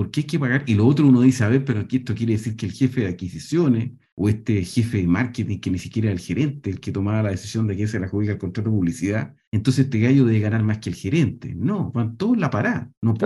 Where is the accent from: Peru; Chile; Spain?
Chile